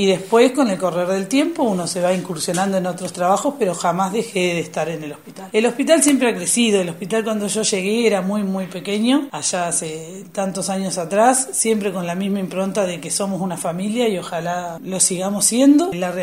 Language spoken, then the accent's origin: Spanish; Ayacucho, Buenos Aires Province, Argentina; also born or lived in Bahía Blanca; now in Rawson, Argentina; No, no, soy de provincia de Buenos Aires, de Ayacucho, un pueblo muy pequeño. Ahí hice mi secundaria, mi primaria, ahí nací.